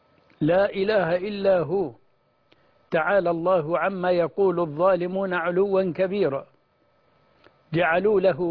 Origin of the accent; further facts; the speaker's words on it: Egypt; بلدنا مصر